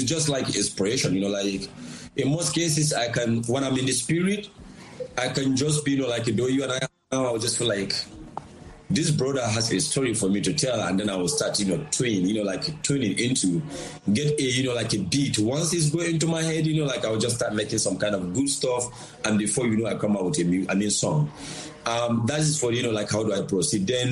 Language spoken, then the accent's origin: English; Northern Nigeria, Nigeria; I come from Northern Nigeria, basically, you know, like, where it is being dominated by Hausa people.